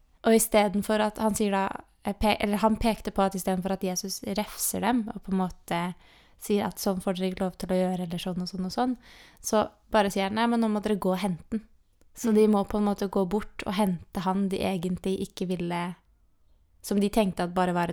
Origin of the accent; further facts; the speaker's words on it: Eidsvoll, Akershus, Norway; hjemme i Eidsvoll, i min hjemmemenighet, Håpet, Pinsekirken Håpet.